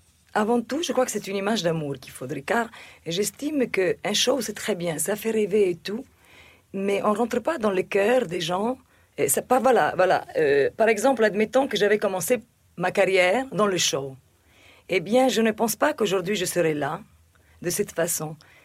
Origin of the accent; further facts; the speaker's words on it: Egypt; Oui, mais parce que dans l'Égypte, le pays, mon pays natal, c'était un pays cosmopolite.